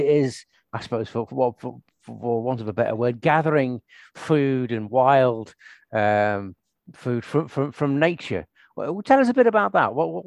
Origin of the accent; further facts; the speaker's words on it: Scotland, United Kingdom; I'm from Scotland, and we've got a lot more freedom here.